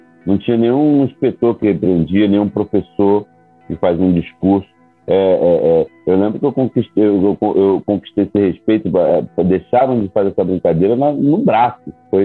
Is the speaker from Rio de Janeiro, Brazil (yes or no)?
yes; Rio de Janeiro, Brazil; Eu tinha 10 anos de idade. Uma professora me acusou de que eu estava me drogando porque eu vinha do Vidigal.